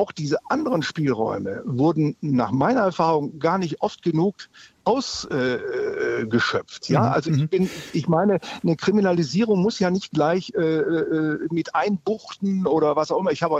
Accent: Essen, North Rhine-Westphalia, Germany; hier in meiner Heimatstadt in Essen

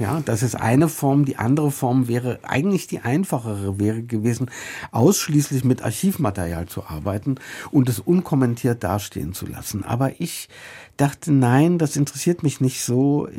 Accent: Germany; Naja, die DDR war, man saß in der Falle. Ich bin ja aufgewachsen in der Niedergangsphase.

